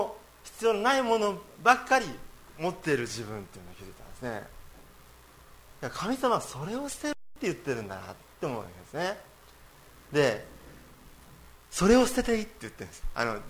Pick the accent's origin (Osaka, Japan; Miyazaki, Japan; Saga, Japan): Saga, Japan; moved away; 私佐賀の人間だったので